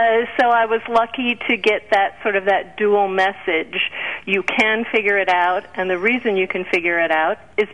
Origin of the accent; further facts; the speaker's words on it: Midwest, United States; I was lucky to be a girl growing up in the Midwest in the 1950s who had a father who believed that girls were equal to boys.